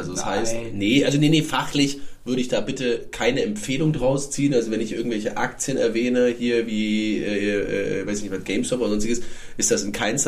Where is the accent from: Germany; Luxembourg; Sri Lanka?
Germany; Berlin; wie sagt man so schön als Berliner